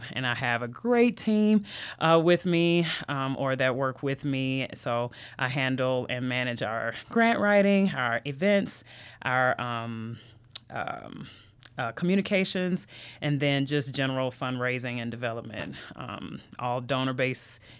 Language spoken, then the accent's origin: English; Memphis, Tennessee, United States; of course. I come from Memphis, Tennessee, so I'm a Southern girl at heart, home of the best barbecue and music you'll ever find. I'll always rep the M-Town.